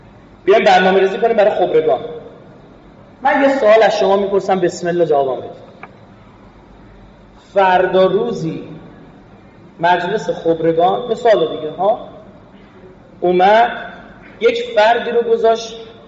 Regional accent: Iran; من از ایران اومدم،

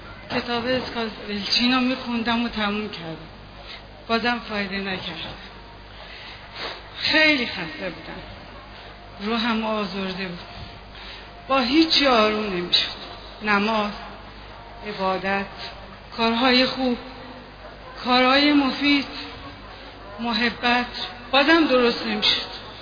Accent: Mashhad, Razavi Khorasan, Iran; now in Isfahan, Iran; در شهر اصفهان تنها، خانواده دارم اما خودم مشهدی هستم، مال اینجا نیستم، غریبم اینجا.

